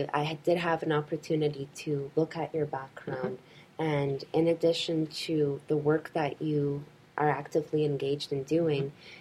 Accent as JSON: {"language": "English", "town": "Burlington", "region": "Ontario", "country": "Canada", "tie": "born or raised there", "also_born_or_lived": "Hamilton", "said": "my parents came to Canada from Poland, and I'm very proud of having a Polish background. I was born in Hamilton, Ontario, and then my parents moved from Hamilton to Burlington."}